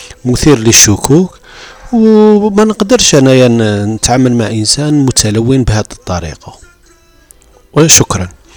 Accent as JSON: {"language": "Arabic", "country": "Algeria", "said": "وأنا ابن الجزائر المستقلة"}